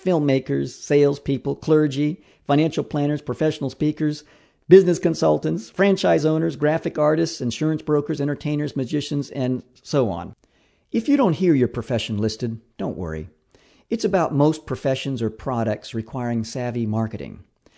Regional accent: Alberta, Canada; Growing up in Alberta, Canada, I've encountered a few of those can't see my outstretched hand in front of me type of blizzards.

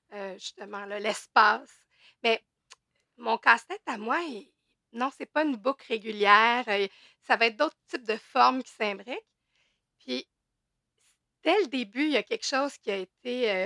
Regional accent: Saint-Bruno, Quebec, Canada; Autrement, bon, j'ai grandi à Saint-Bruno, une petite ville de banlieue. Quelque chose de très tranquille, là.

